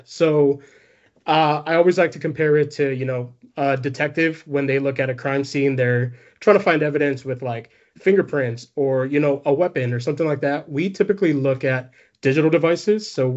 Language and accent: English; San Diego, California, United States; So I actually grew up like right around the corner from there. Born and raised in San Diego. I went to Chula Vista High School.